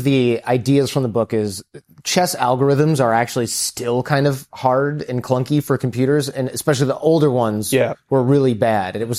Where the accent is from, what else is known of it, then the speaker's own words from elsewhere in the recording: Midwest, United States; And I know Jason and I grew up in the Midwest, so we've been in this polar vortex situation.